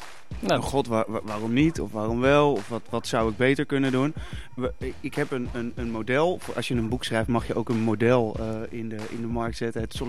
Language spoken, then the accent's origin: Dutch; South Holland, Netherlands; now in Amsterdam, Netherlands; Ik woon nu in Amsterdam. Sinds een jaar of 4. Ik kom oorspronkelijk uit de buurt van Leiden.